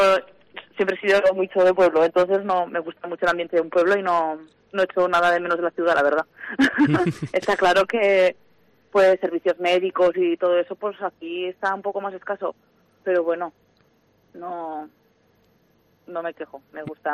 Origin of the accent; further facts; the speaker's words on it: Villafranca, Spain; Yo soy de Villafranca, de un pueblo que está cerquita. Y vivíamos los dos en Villafranca antes, porque los dos trabajamos allí.